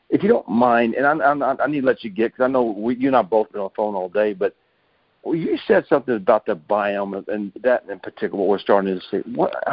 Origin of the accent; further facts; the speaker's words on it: Dripping Springs, Texas, United States; I'm from Dripping Springs, Texas, and it's 1,400 people